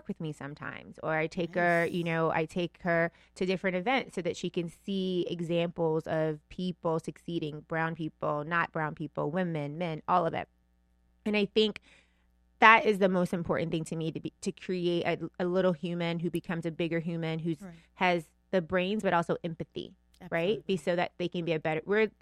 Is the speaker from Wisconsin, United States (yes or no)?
no; Tennessee, United States; But, you know, I grew up in Tennessee